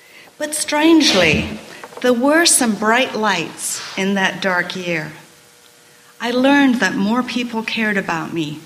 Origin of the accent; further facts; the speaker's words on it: England, United Kingdom; moved away as an adult; now in United States; Growing up in England in the 50s, I never heard the word cancer mentioned.